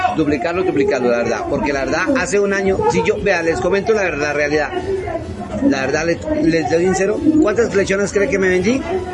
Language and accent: Spanish; Cundinamarca, Colombia; Yo soy de Cundinamarca.